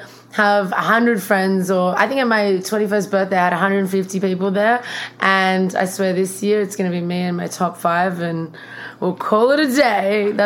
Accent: Australia; English is a second language; also born or lived in Russia; I was bullied in school because I moved from Russia. I grew up in Australia, but when I moved there, I was about 2 years old and couldn't speak any English

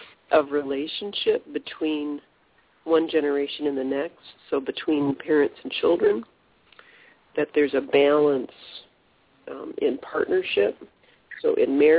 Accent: United States; For me, this is my home country, so it's the group conscience of the American soul is the one I'm most steeped in.

